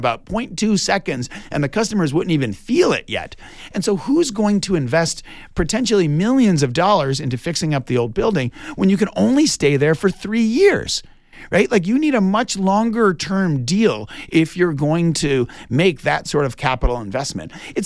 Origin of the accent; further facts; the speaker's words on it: Detroit, Michigan, United States; Coming in absolutely last on that list was my hometown, Detroit, Michigan